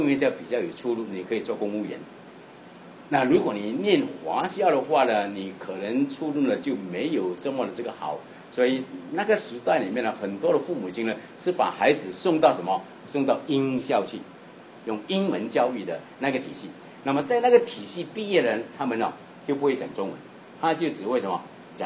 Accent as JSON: {"language": "Chinese", "country": "Malaysia", "said": "所以我们从马来西亚来的啊，一般上我们英文没有太大的问题"}